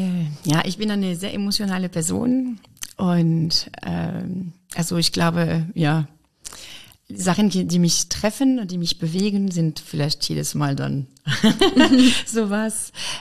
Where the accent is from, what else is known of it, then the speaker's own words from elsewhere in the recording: Lyon, Auvergne-Rhône-Alpes, France; German is a second language; moved away as an adult; now in Weimar, Germany; Ich komme aus Frankreich, aus Lyon. Genau, und ich bin nach Deutschland gekommen für mein Studium.